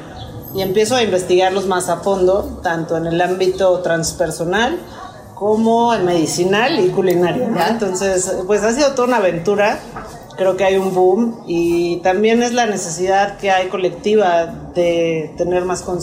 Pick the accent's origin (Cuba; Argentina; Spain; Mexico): Mexico; Tepoztlán, Morelos; Pues, fíjate, yo soy de Tepoztlán, Morelos.